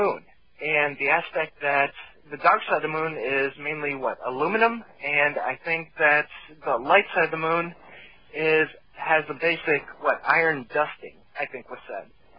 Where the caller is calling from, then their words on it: Miami, Florida, United States; Florida, actually Miami.